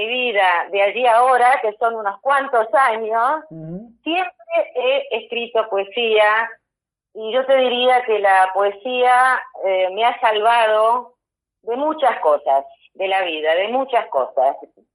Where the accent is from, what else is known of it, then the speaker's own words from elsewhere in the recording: Argentina; moved away as an adult; now in Madrid, Spain; yo soy argentina, como tú dices, nací en la Argentina, pero hace más de 40 años que vivo aquí, fui exiliada, de la dictadura militar, así que llegué muy joven a España, a Madrid, siempre Madrid, desde los 24 años